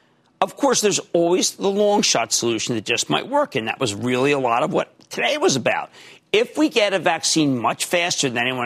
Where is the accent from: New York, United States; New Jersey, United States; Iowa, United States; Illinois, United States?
New York, United States; as a New Yorker, I'm telling you, that's wrong.